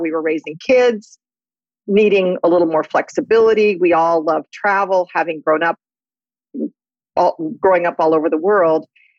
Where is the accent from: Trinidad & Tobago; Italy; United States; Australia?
Italy; I was born in Italy. We lived in Italy for a long time. I was born there. We all speak Italian.